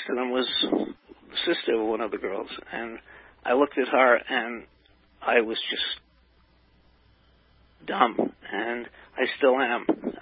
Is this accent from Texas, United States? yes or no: no; New York City, New York, United States; So my roots in the Bronx go way back. I was raised in the East Bronx in Parkchester.